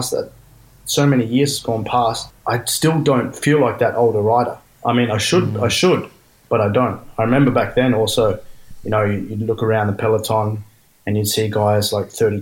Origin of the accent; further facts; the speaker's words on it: Inverell, New South Wales, Australia; I mean, I grew up in Inverell. It's a pretty small country town in New South Wales.